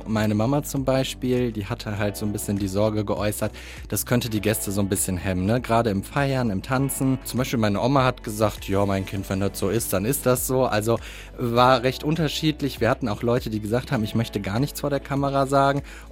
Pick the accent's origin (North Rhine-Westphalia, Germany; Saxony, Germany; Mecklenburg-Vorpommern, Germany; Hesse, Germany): North Rhine-Westphalia, Germany; Attendorn; Ja, also zum Ersten ist das meine alte Heimat. Ich komme aus Attendorn